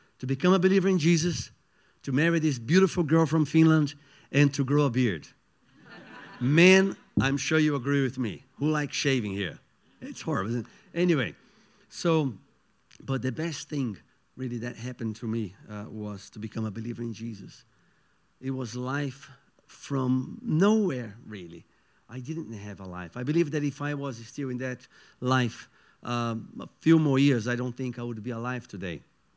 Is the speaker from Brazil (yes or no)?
yes; Brazil; English is a second language; I come from Brazil, so Brazilians are like that, right?